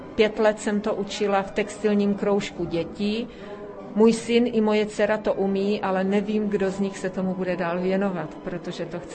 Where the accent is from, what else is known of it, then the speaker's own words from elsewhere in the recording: Rožnov pod Radhoštěm, Zlín Region, Czechia; Tak já, protože jsem z Rožnova a tam je velký depozitář